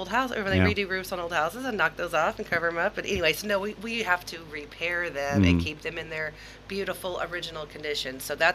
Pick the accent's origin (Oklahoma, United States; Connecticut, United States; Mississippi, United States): Oklahoma, United States; I'm from Oklahoma.